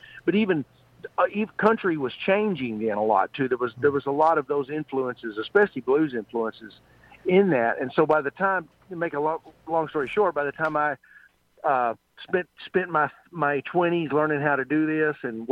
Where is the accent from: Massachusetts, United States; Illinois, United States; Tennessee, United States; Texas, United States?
Texas, United States; also born or lived in De Queen, Arkansas; Okay, I was born in a very, very small town in Arkansas called Dequeen. which is about 50 miles north of Texarkana, which is right on the Texas-Arkansas line, you know. And but when I was very young, my family moved to Te